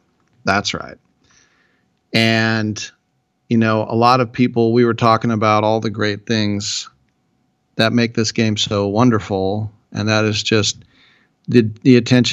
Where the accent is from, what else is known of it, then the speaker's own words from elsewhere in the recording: California, United States; I'm from the Bay Area, which is a pro town, if you could call it that, but it's like, you know, the fifth market.